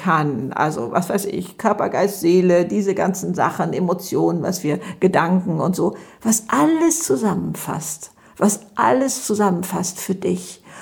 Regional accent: Hamburg, Germany; ich komme aus Hamburg und bin 72 Jahre alt, ich habe 3 Kinder und 3 Enkelkinder

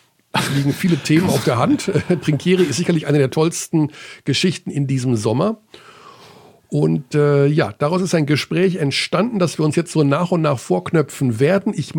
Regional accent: Hagen, North Rhine-Westphalia, Germany; Phoenix Hagen nehmen aus der Pro A, also meine Heimatstadt.

